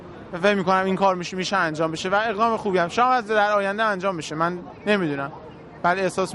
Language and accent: Persian; Iran; به عنوان یه دانشجو و به عنوان یک ایرانی